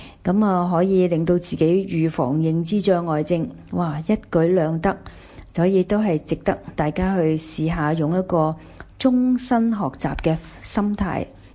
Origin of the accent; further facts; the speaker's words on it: Hong Kong; 我是香港的